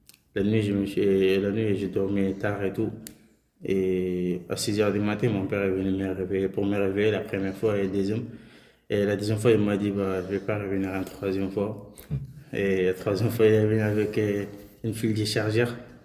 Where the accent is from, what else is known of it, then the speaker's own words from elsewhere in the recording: Ouaoundé, Matam, Senegal; now in France; je suis né à un village qui s'appelle Ouaoundé au Sénégal et à côté de la Mauritanie. Le 10 février 2008, et j'ai grandi à un village qui s'appelle Goumel, celui de ma mère.